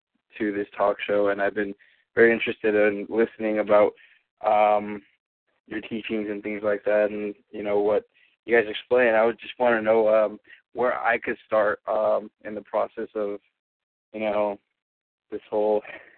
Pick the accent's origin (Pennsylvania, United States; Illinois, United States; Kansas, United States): Kansas, United States; Liberal; I am from Liberal, Kansas.